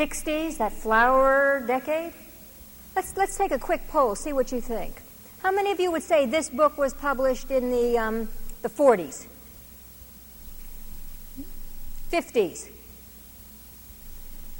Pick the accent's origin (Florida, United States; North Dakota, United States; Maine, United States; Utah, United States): Maine, United States; I remember when I was growing up in New England, which is quite conservative, small town state in Maine